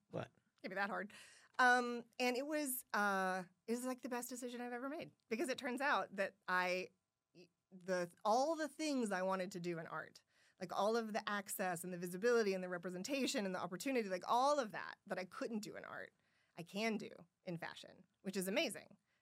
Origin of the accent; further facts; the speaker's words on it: Siloam Springs, Arkansas, United States; I grew up in Siloam Springs, which is like 45 minutes.